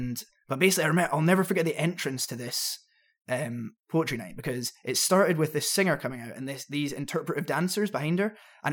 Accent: Scotland, United Kingdom; I mean, I was from Scotland as well

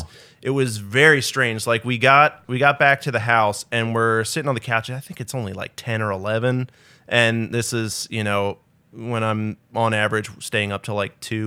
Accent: Germantown, Maryland, United States; So I grew up in Germantown, which is like right at the like when I was growing up, that was kind of like the edge of the suburbs

